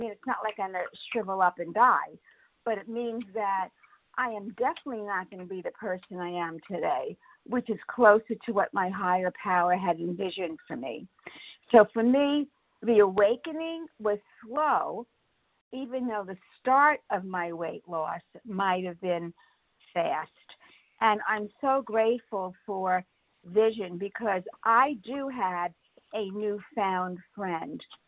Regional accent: Florida, United States; I am from South Florida.

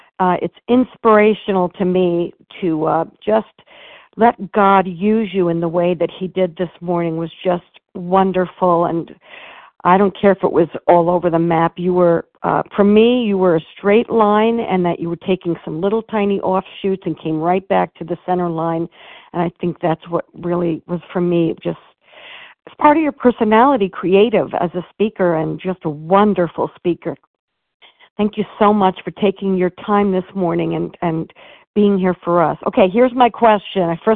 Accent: New York, United States; I'm Italian. I can blame it on my genes. I can blame it on being a New Yorker and whatever.

